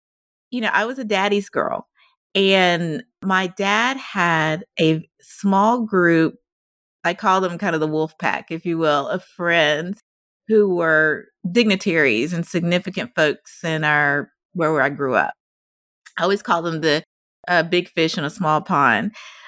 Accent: Deep South, United States; I grew up in the Deep South where it was challenging to be a person of color back then.

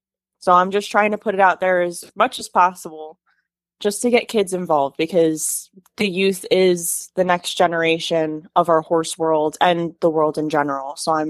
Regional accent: Howell, New Jersey, United States; I was from Howell, so I was very close to Sunrise, but I moved over here, and I love it.

